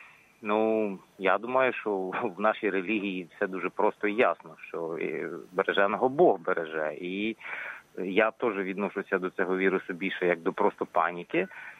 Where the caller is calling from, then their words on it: Odesa, Odesa Oblast, Ukraine; місто Одеса.